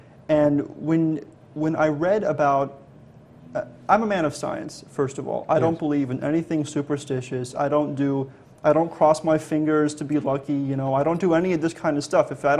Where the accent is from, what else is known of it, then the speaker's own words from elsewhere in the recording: Chicago, Illinois, United States; Now, I grew up in Chicago. So, you know, I have a very similar history to anyone who's living in Chicago.